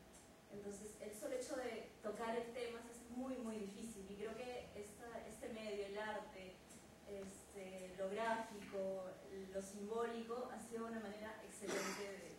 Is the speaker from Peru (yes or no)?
yes; Cerro de Pasco, Pasco, Peru; Yo soy de Cerro de Pasco